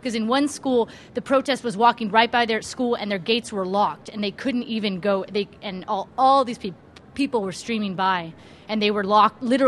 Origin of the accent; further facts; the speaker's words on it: California, United States; from California